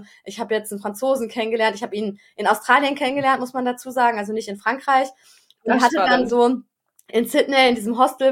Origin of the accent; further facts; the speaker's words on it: Stuttgart, Baden-Württemberg, Germany; now in France; Ah, und wir kommen beide also aus Stuttgart.